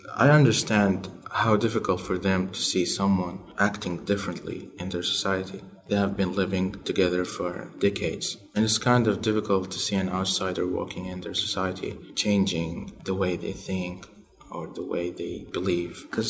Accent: Saudi Arabia; English is a second language; now in United States; When I said I'm from Saudi Arabia, I'm Muslim, she said that you're gonna kill us all.

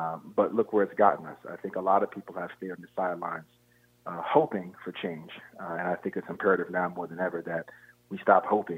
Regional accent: Schenectady, New York, United States; I grew up in Schenectady, so you know, I'm from this area, working class roots.

